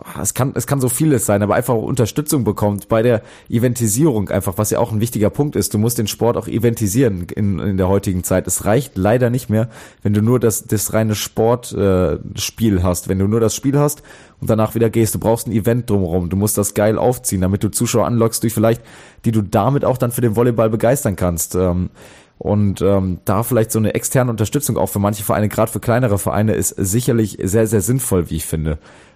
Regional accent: Hesse, Germany; war ich natürlich als Hesse ein paar Mal unterwegs

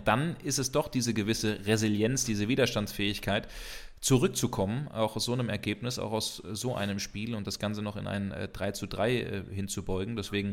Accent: Frankfurt, Hesse, Germany; dass ich am Sonntag in meiner Heimatstadt war, in Frankfurt

